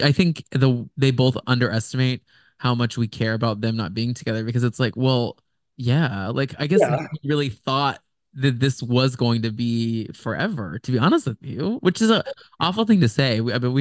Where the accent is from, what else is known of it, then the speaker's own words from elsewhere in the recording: Texas, United States; I think for me, I haven't, because I'm from Texas, I know 5,000 Britneys.